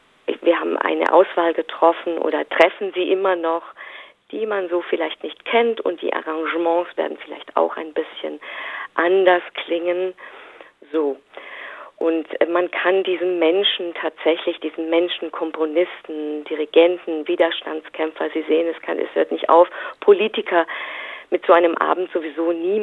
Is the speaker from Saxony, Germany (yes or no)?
no; Stuttgart, Baden-Württemberg, Germany; in Stuttgart, wo ich aufgewachsen bin, da ist eine große griechische Gemeinde